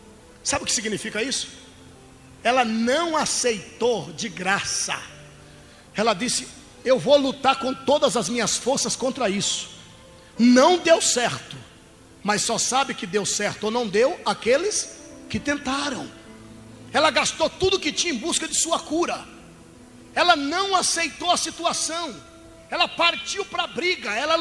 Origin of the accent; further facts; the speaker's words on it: Bahia, Brazil; Vem não, olha, vem, eu sou baiano, vem não.